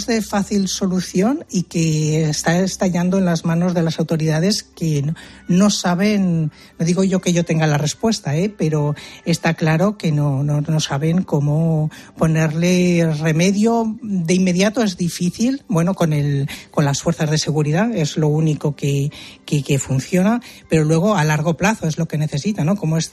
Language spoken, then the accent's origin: Spanish; Spain; now in France; me oyen el acento que no es francés, de originario francés. Y yo les digo, pues mira, yo soy de España